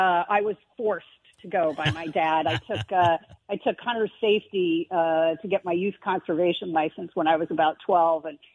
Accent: Montana, United States; moved away; I think, growing up in Montana just instills certain values that I took pride in. And it was always an area that I intended to return to.

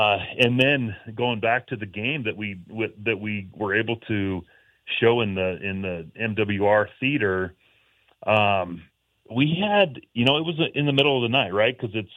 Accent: Helena, Montana, United States; And so, you know, growing up in Helena every Saturday morning, you know, as a kid, even before WaGriz was open, my dad and I got in the car and trekked over to Dornblaser and watched the Grizz

